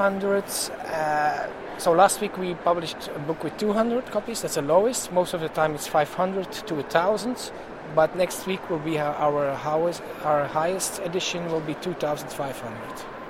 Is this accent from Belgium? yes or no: yes; Ghent, Flanders, Belgium; We are from Ghent, Belgium.